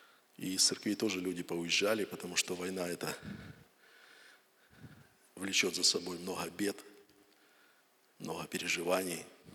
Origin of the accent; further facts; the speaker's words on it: Donetsk, Donetsk Oblast, Ukraine; кстати, я из Донецка … я живу, служу в группе церквей там в Донецке